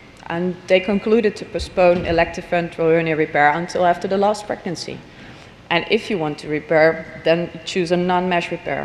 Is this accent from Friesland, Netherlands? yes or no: no; Rotterdam, South Holland, Netherlands; I'm from Rotterdam, the Netherlands.